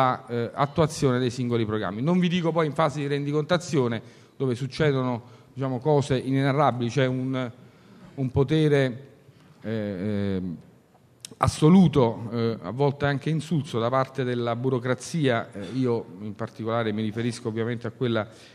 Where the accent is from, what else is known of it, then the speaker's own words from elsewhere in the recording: Naples, Campania, Italy; sono napoletano, quindi sono orgoglioso di appartenere alla mia città, di lavorare per la mia città.